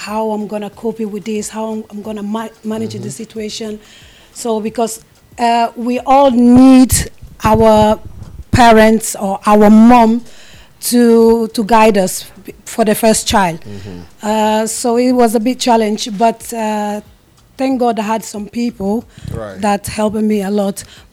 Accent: Guinea-Bissau; English is a second language; moved away as an adult; now in Manchester, United Kingdom; I'm from Guinea-Bissau, country that speak Portuguese in West Africa. I live in Manchester like for almost 13 years now.

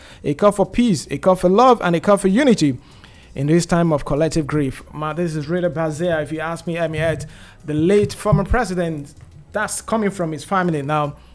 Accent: South West, Nigeria; I'm from Southwest, but my path in the Southwest of Nigeria also strayed into the Niger Delta. That's the coastal area of Ondo State

